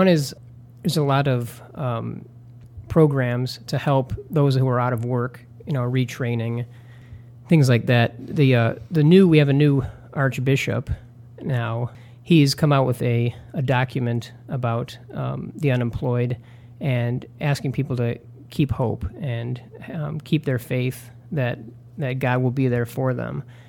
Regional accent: Detroit, Michigan, United States; from Detroit.

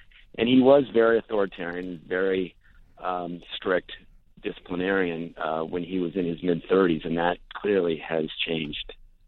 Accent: United States; As an American who has been in political races and has been involved in politics at both federal and state level

